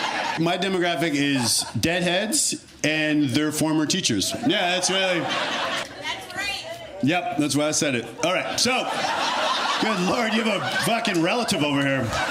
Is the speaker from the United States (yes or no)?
no; Canada; I'm from Canada. I don't know anything about University of Chicago.